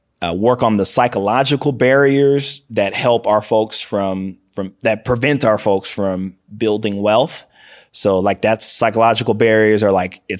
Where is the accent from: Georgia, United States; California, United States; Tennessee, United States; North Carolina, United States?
California, United States; Los Angeles; I love Texas. I love Louisiana, but I'm very happy that I grew up in Los Angeles.